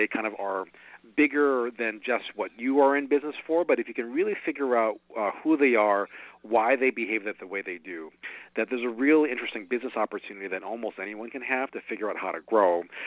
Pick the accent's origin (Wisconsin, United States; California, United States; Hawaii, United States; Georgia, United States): Hawaii, United States; now in Chicago, United States; I was born and raised in Hawaii, and I live in Chicago now.